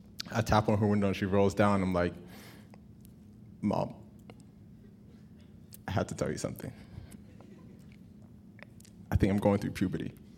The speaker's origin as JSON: {"language": "English", "town": "Houston", "region": "Texas", "country": "United States", "tie": "born or raised there", "said": "So, growing up in Houston, I was shaped by a couple things that I couldn't escape."}